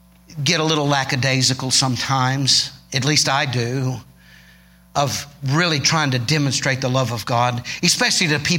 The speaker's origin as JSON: {"language": "English", "region": "Georgia", "country": "United States", "tie": "born or raised there", "said": "I grew up in Georgia, and my grandparents were farmers."}